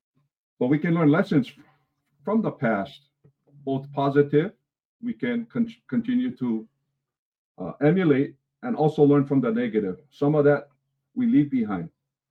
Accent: Hawaii, United States; But one of the biggest challenges we have as a Hawaiian people is agreeing to disagree.

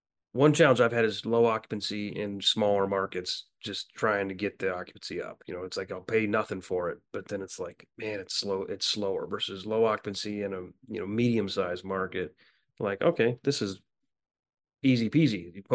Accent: Illinois, United States; I grew up in Illinois.

